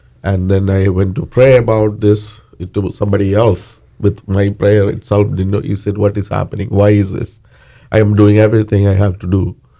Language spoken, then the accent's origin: English; southern India, India; English is a second language; I'm originally from India